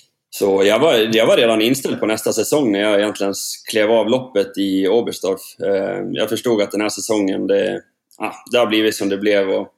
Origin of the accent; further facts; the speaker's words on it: Sågmyra, Dalarna County, Sweden; Ja, det är hemma I Sågmyra. Där jag är uppvuxen och jag har byggt ett nytt hus här. Så vid sjön här hemma. Det är ute I skogen. Det är ute på landsbygden.